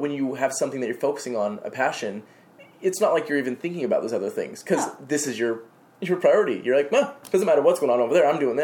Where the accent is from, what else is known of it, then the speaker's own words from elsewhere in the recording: Utah, United States; I mean, I grew up in Utah, which is very conservative in the first place